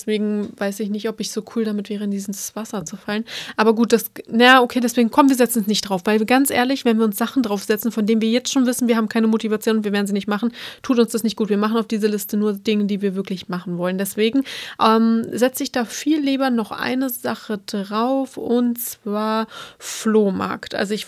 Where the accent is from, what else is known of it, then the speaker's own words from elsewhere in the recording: Berlin, Germany; born there; das war für mich als gebürtige Berlinerin ja halt voll anders